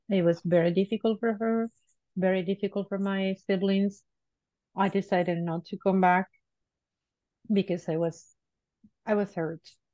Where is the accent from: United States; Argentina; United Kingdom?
Argentina; Bahía Blanca, Buenos Aires Province; born there; English is a second language; I wasn't born in Buenos Aires, which is the capital. I was born in Bahía Blanca. That city is called the door to the Patagonia, right?